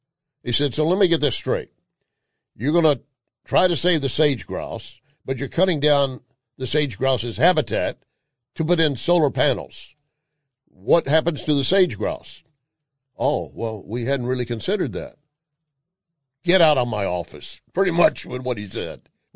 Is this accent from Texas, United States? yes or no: yes; Texas, United States; Now, I'm a Texan, and I know where Sweetwater is.